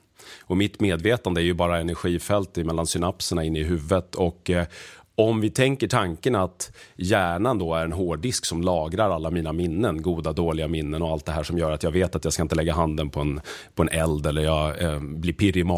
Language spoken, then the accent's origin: Swedish; Sweden; jag som svensk man